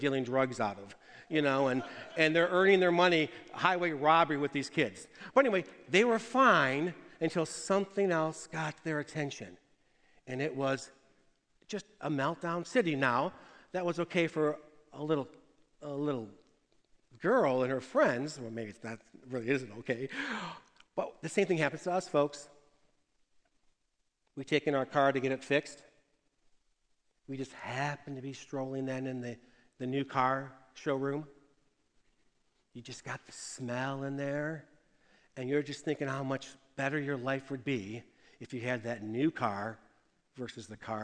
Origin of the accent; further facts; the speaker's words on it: Detroit, Michigan, United States; Now, I'm from Detroit, or a suburb of Detroit